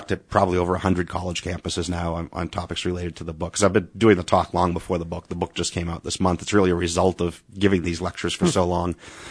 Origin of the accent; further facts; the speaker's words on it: Haverhill, Massachusetts, United States; now in West Texas, United States; I'm relatively new here to West Texas still, if the accent hasn't come through. I grew up in New England. In fact, Haverhill, Massachusetts, which was known as the Shoe City